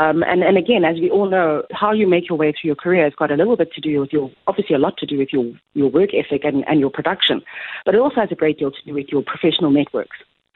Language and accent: English; Durban, KwaZulu-Natal, South Africa; now in Cape Town, South Africa; I'm actually a Durbanite.